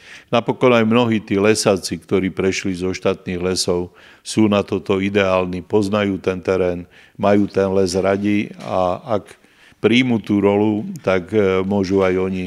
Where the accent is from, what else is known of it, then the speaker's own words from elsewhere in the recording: Lowlands, Slovakia; ja som dieťa z Dolniakov